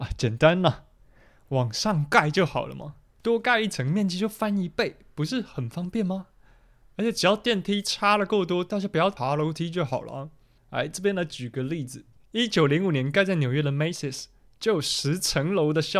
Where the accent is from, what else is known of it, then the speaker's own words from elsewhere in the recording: Taiwan; 我们台湾人比较熟悉的台南星光也14万平米啊